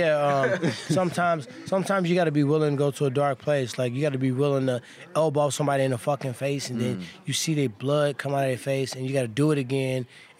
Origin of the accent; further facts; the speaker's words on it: Ferguson, Missouri, United States; Yeah, you know, I'm from Ferguson, obviously. I grew up on the street where the riots happened at.